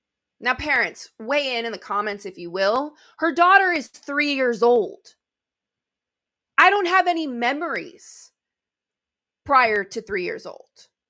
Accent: United States; I didn't know. I'm American. I think most Americans didn't know.

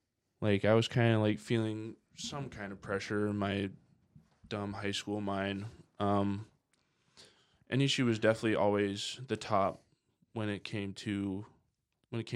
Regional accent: Osseo, Minnesota, United States; I'm from Osseo, Minnesota, even though I'm listed as from Maple Grove. I literally live on the border.

